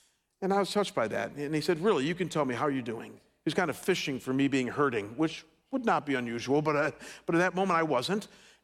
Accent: Cleveland, Ohio, United States; I come from Cleveland, Ohio, and years ago when I was pastoring there

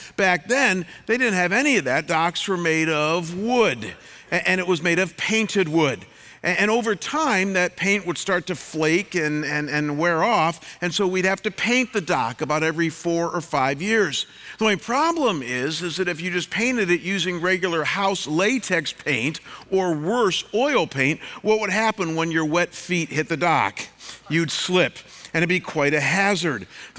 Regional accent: Midwest, United States; So when I was growing up in the Midwest, my grandmother had a small rustic cabin in northern Michigan on a beautiful inland lake.

